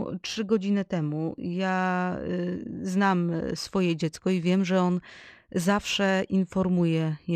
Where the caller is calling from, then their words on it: Kościerzyna, Pomeranian Voivodeship, Poland; Z Kościerzyny.